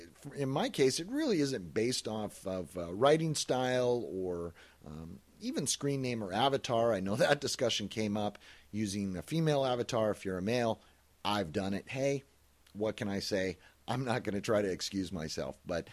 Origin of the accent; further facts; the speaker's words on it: Canada; now in United States; as a Canadian who now lives in the United States and been here over half of my life now